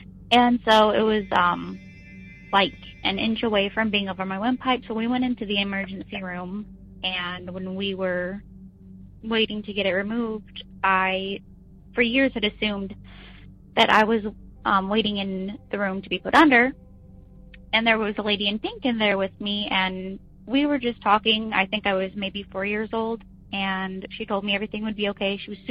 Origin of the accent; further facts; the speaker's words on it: Idaho, United States; now in Kentucky, United States; from Kentucky. I'm originally from Idaho.